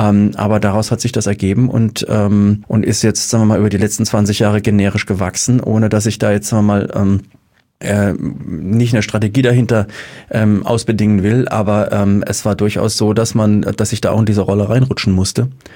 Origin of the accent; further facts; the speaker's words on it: Mannheim, Baden-Württemberg, Germany; Und naja, ich komme aus Mannheim, ich habe einen Bezug zur Stadt